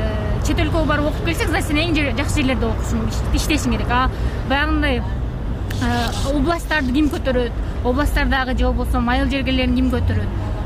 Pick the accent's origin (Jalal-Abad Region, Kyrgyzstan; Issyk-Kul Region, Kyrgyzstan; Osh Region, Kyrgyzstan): Osh Region, Kyrgyzstan; Osh; мен өзүм Оштон келгем